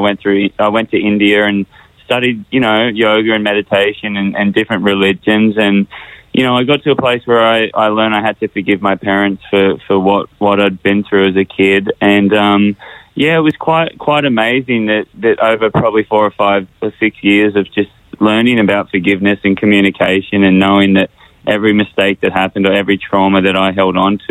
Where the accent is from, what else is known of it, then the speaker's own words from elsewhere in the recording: Queensland, Australia; used to live in Cairns, so Cairns is quite close to me, and my little sister lived there, and, I'm a Queenslander too